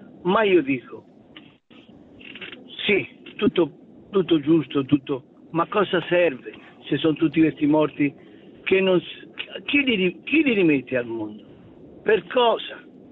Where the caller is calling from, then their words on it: Montemurlo, Tuscany, Italy; detto che siamo da Prato, Montemurlo.